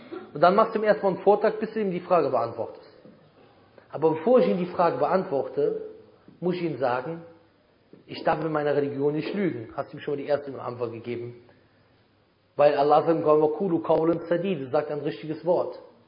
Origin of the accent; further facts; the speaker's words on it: Germany; ich bin im Supermarkt, ich bin ja Deutscher, ne?